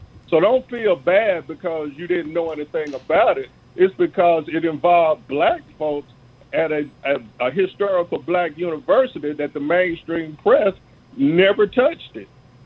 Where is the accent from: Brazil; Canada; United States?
United States; Birmingham, Alabama; I'm originally from Birmingham. I grew up within walking distance of Legion Field.